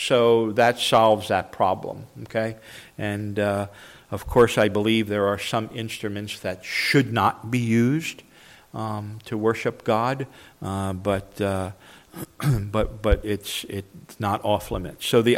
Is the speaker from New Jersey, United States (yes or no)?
yes; New Jersey, United States; But I grew up in New Jersey, not too far from the shore. Okay, that's how you can tell you're from New Jersey. We call it the shore, not the beach or the ocean.